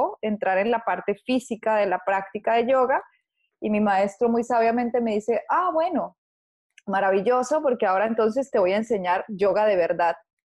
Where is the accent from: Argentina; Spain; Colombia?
Colombia; born there; Nací en Colombia.